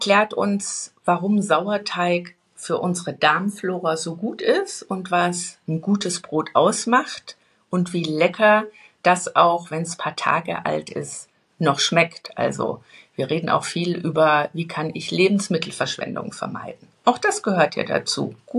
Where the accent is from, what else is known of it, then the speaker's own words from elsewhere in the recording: Bavaria, Germany; ich komme aus dem Bayerischen Wald.